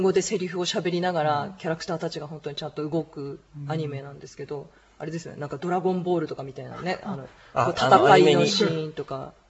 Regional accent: Iwate, Japan; 金田一さんの出身地の岩手県出身なんですけど、全然触れることもなく、うん、18まで生きてきましたけど、

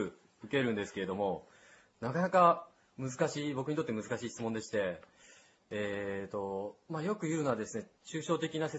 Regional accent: Takasaki, Gunma, Japan; 群馬県の高崎市出身です。

